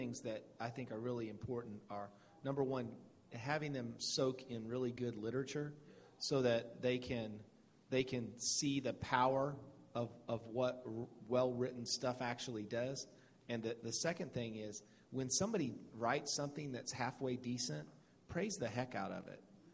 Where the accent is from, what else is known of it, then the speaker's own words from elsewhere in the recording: Indiana, United States; I'm from Indiana.